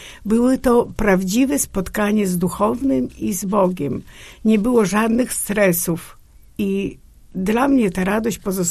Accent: Podlaskie Voivodeship, Poland; ja jestem wielką szczęściarą, bo urodziłem się na skraju Puszczy Białowieskiej, gdzie duchownym był niezwykły i jest teraz ojciec mitrat Mikołaj Szabelan, gdzie szkoła była położona tuż obok cerkwi

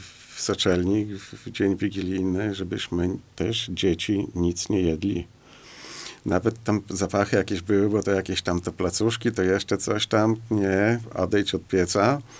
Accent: Białystok, Podlaskie Voivodeship, Poland; bo u nas w Białymstoku

